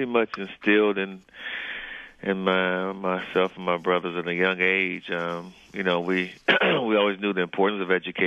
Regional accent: Cleveland, Ohio, United States; growing up in Cleveland, Ohio, back then, and you're talking about the, 70s and 80s

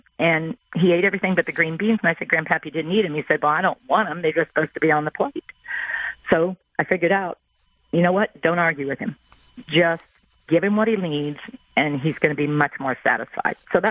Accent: West Virginia, United States; also born or lived in Washington; So I grew up in West Virginia with a side trip out to Washington State when my dad was in the military.

